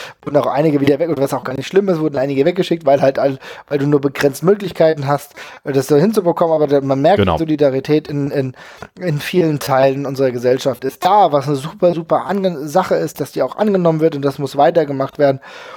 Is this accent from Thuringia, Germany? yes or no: no; Frankfurt, Hesse, Germany; also ich komme aus Frankfurt, ich wohne in Frankfurt